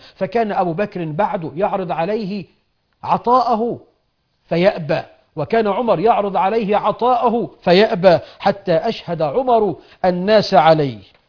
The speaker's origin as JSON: {"language": "Arabic", "country": "Egypt", "said": "أنت عارف عندنا في مصر طباخ السم بيدوقه"}